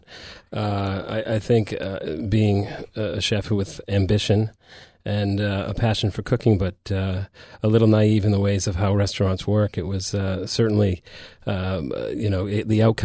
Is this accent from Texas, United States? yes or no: no; Boston, Massachusetts, United States; I grew up in the Boston area, so I was uh-huh. with family on the Cape, the typical summer.